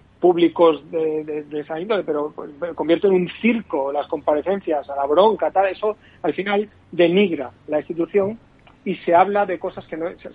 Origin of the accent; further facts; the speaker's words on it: Málaga, Andalusia, Spain; Como sabes, yo soy de Málaga.